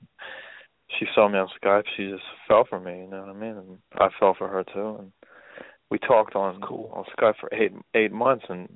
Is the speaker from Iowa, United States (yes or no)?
no; Los Angeles, California, United States; Yeah, I mean, plus I'm from Los Angeles.